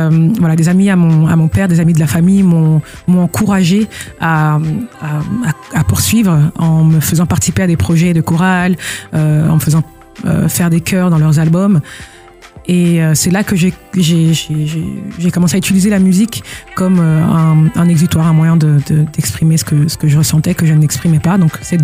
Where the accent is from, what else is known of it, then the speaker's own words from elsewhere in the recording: Belgium; je suis de Belgique. J'ai grandi en Belgique et mais j'ai beaucoup voyagé. Je parle anglais parce que je l'ai appris en regardant des films et des séries